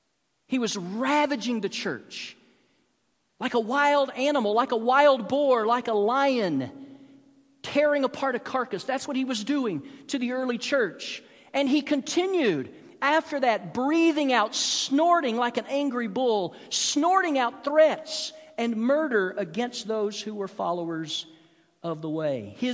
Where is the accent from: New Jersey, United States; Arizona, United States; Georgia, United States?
Georgia, United States; Atlanta; I knew that name very well because I grew up in Atlanta, and he was the quarterback for the Atlanta Falcons in the early 80s.